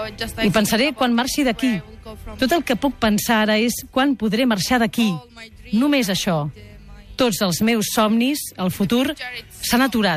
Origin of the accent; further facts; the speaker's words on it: Syria; moved away; also born or lived in Turkey; quan vaig marxar de Síria, vaig estar a Turquia 3 anys i aleshores vam decidir venir a Europa